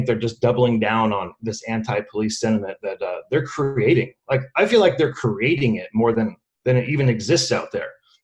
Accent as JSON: {"language": "English", "region": "California", "country": "United States", "said": "So, yeah, I'm a cop from SoCal, 17 years sworn, 3-year civilian."}